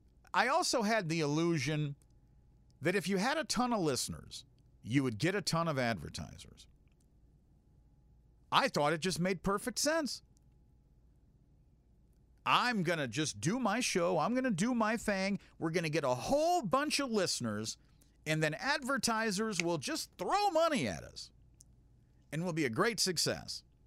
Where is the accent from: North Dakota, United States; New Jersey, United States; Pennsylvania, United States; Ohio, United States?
North Dakota, United States; Minot; I'm originally from Minot, North Dakota.